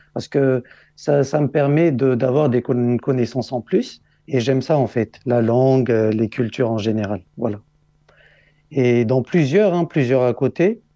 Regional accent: Antananarivo, Analamanga, Madagascar; Oui, je suis né à Madagascar, plus précisément à Antananarivo. La capitale.

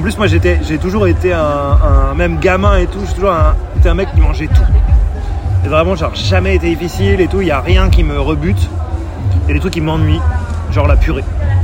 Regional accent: Normandy, France; Bah, pomme, parce que je suis normand, tu vois.

